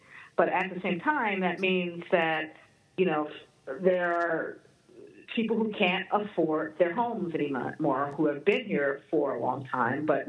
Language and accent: English; Los Angeles, California, United States; where I grew up in Los Angeles, South Los Angeles, which I would say is about 7 miles west of downtown. It's predominantly Black.